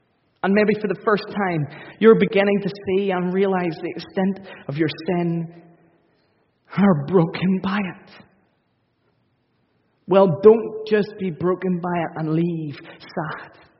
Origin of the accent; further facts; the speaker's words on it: Northern Ireland, United Kingdom; We're Northern Irish, after all. We beat ourselves up a lot more than many other cultures.